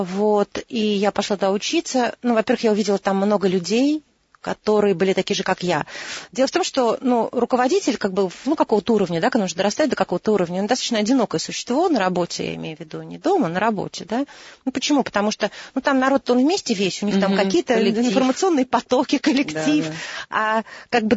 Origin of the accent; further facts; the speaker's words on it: Saint Petersburg, Russia; Нет, я из Санкт-Петербурга.